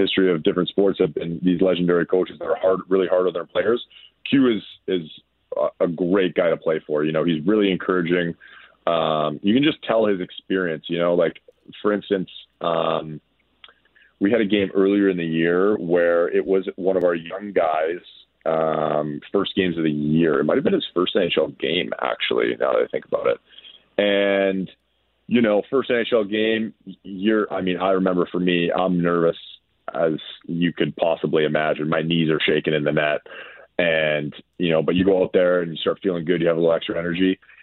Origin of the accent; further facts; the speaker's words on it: Winnipeg, Manitoba, Canada; I'm from Winnipeg actually, but I've been living in Calgary in the summer.